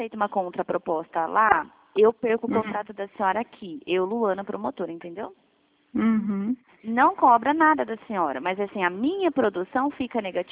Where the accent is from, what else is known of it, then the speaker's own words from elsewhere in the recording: Dourados, Mato Grosso do Sul, Brazil; Eu sou de Dourados